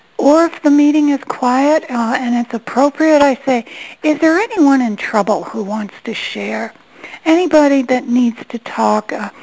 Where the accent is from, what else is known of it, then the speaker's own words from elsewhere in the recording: St. Petersburg, Florida, United States; from St. Petersburg, Florida.